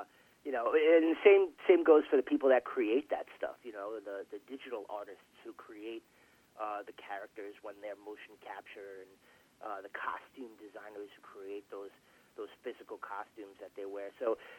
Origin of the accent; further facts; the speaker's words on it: New York, United States; I'm from New York. I'm a big Broadway fan.